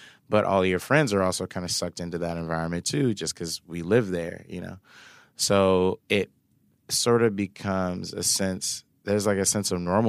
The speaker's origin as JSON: {"language": "English", "town": "Bradenton", "region": "Florida", "country": "United States", "tie": "born or raised there", "said": "In Bradenton in Florida."}